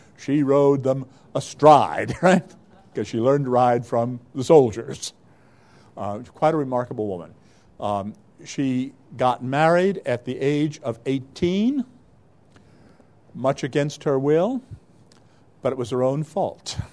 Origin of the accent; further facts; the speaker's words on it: Georgia, United States; That's not my Georgia. I'm from Georgia. That's their Georgia.